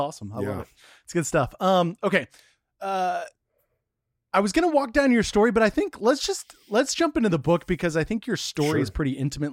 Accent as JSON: {"language": "English", "region": "Texas", "country": "United States", "tie": "born or raised there", "said": "I'm a Texan, originally born and raised."}